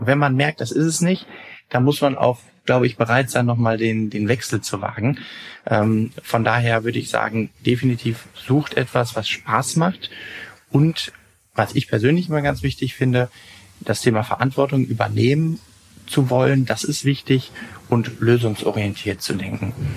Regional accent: North Rhine-Westphalia, Germany; Ich bin absoluter Lokalpatriot. Ich liebe meine Heimatstadt und das Ruhrgebiet

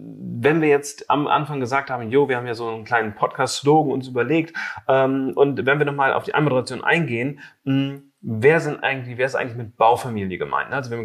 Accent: Lower Saxony, Germany; ich komme aus Ostfriesland eigentlich

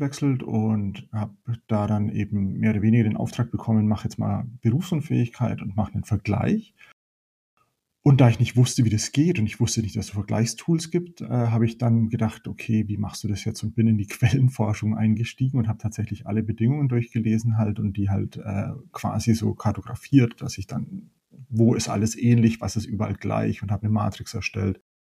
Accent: Nuremberg, Bavaria, Germany; born there; Ich bin gebürtiger Nürnberger. Das hört ihr zwar nicht, weil ich also ich habe tatsächlich kein Dialekt, aber eine dialektale Färbung natürlich.

